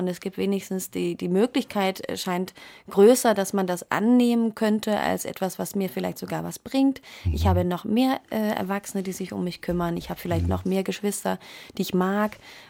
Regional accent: Denmark; moved away; Und als ich noch in Dänemark gelebt habe

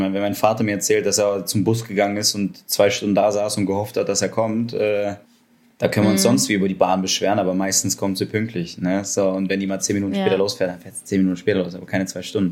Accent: Poland; now in Germany; Ich liebe es, Pole zu sein, mich als Russe zu verhalten und in Deutschland zu leben.

